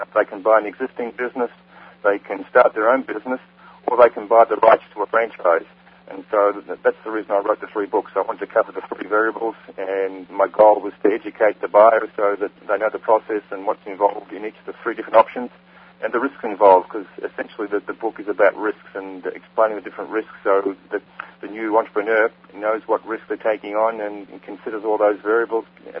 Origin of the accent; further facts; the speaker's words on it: Australia; moved away as an adult; now in California, United States; Originally, I'm from Australia and came to California about 20 years ago. And I worked for New Zealand government in Los Angeles as a diplomat. Had a couple of years in L.A., went back to Australia and ran a business for 6 years